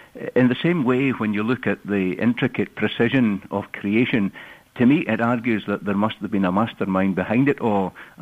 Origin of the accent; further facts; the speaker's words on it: Scotland, United Kingdom; You mentioned that I come from Scotland. It's a beautiful place in many places